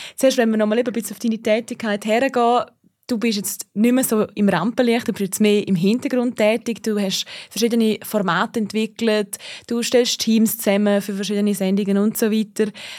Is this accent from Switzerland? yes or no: yes; Switzerland; wenn wir von erfolgreichen Frauen reden bei uns in der Schweiz